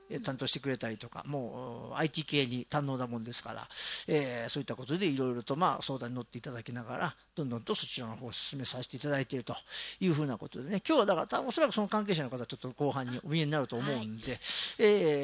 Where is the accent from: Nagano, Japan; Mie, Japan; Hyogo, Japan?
Mie, Japan; 私三重県の伊勢島の方の出身なんですけど、学校が松坂肉で有名なほら松坂だったんですよ、